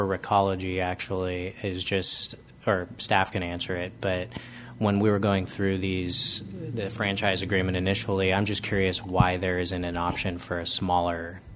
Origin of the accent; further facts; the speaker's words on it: Napa, California, United States; also born or lived in Bay Area; I grew up in Napa and lived in the Bay Area for a while after